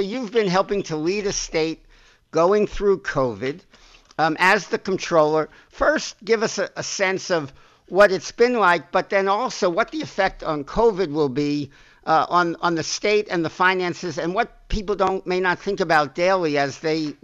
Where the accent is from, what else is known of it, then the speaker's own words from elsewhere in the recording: Queens, New York, United States; And I was from Queens, New York.